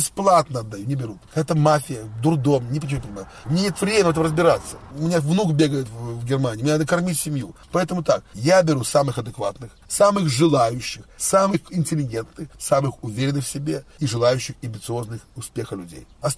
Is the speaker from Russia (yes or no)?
no; Belarus; Я белорус, у меня есть город Минск, у меня есть флаг, гимн, президент.